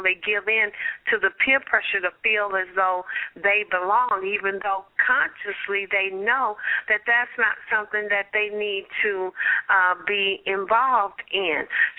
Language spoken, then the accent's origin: English; Compton, California, United States; growing up in Compton, you know, it was all everywhere, you turned.